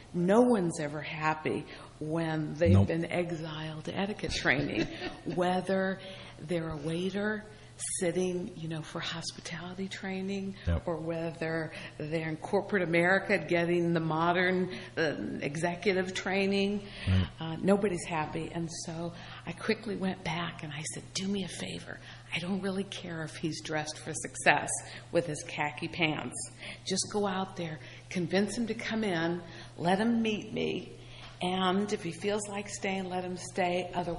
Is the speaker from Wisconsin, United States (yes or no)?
no; Akron, Ohio, United States; now in New Jersey, United States